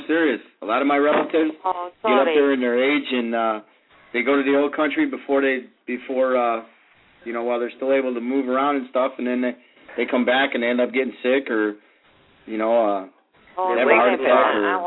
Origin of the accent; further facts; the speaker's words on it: Midwest, United States; And I'm from the Midwest myself, but I just forgot how nice that country was